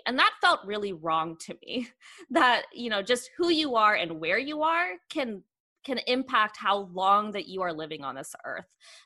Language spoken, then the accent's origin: English; Knoxville, Tennessee, United States; I grew up in Knoxville, Tennessee, over on the East Coast in the Appalachian Mountains of Tennessee.